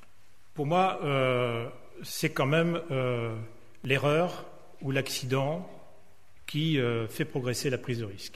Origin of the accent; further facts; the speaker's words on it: Pont-l'Abbé, Brittany, France; pris un risque parce que je suis de Pont-l'Abbé.